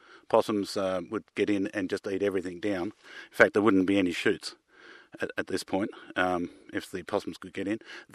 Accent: Denmark; now in Tasmania, Australia; I'm from Motten Terrace's Vineyard and Wines and originally from Denmark.

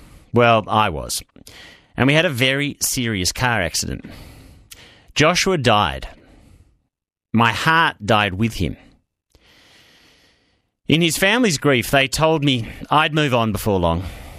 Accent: Melbourne, Victoria, Australia; I grew up in Melbourne and lived in housing commission flats. Like your average migration story, things were so tricky for my parents. New language, new rules.

